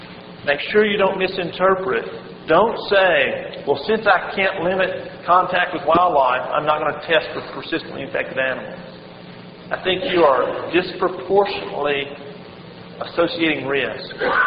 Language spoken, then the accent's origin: English; Kentucky, United States; I come from Central Kentucky. My father runs a farm supply center there in Central Kentucky, has for the past 25 years.